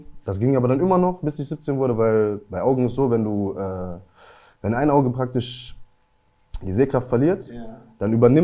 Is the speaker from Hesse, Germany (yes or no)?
yes; Bad Hersfeld, Hesse, Germany; now in Frankfurt, Germany; Aus Hessen, Bruder, Fulda, Kassel, so. Ja. Kleine Stadt, Bruder.